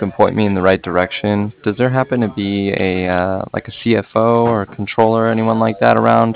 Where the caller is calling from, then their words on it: Cardiff, Wales, United Kingdom; And I was calling from Cardiff. That's C-A-R-D-I-F-F, like Frank at the end.